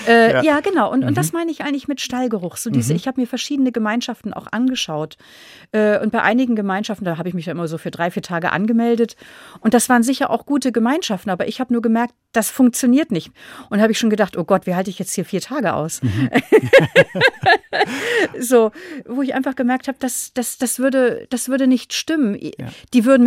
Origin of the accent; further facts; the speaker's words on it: North Germany, Germany; so würde ich als Norddeutsche sagen.